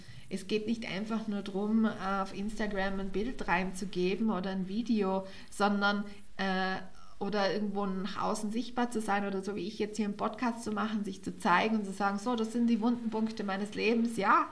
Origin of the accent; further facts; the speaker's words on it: Tyrol, Austria; now in Vorarlberg, Austria; Wie ich komme ja ursprünglich aus Tirol und bin nach Vorarlberg gezogen. Irgendwie allein schon vom Dialekt meint man ist in einer ganz anderen Welt